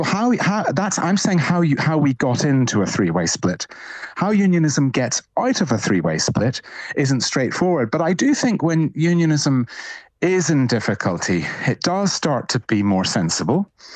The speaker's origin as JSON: {"language": "English", "region": "Northern Ireland", "country": "United Kingdom", "tie": "born or raised there", "lives_now": "Belfast, United Kingdom", "said": "in the east of Northern Ireland, I speak to you from East Belfast. I was at a polling station on polling day. I grew up in North Down. I know it very well."}